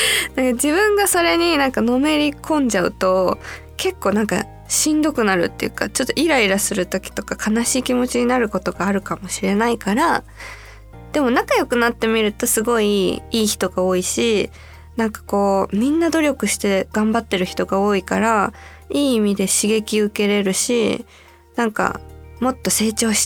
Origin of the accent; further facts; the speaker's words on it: Tokyo, Japan; 幼少期から東京で過ごしてるから